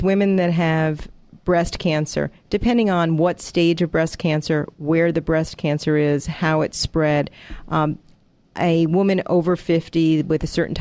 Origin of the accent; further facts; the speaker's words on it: New York area, United States; moved away as an adult; now in Atlanta, United States; as you can probably tell from my lovely accent, I am not from Atlanta, Georgia originally. I'm from the New York area.